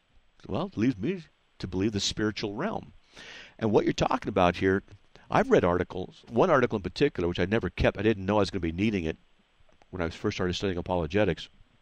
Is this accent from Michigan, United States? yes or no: no; Buena Park, California, United States; because I grew up in Buena Park when I was younger.